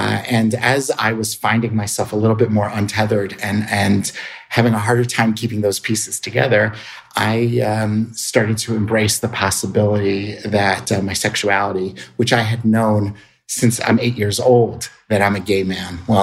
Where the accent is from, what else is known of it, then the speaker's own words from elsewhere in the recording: Atlantic City, New Jersey, United States; So I grew up in Atlantic City, New Jersey, which was not a very rich Orthodox community, but it was a very intensive Holocaust survivor community.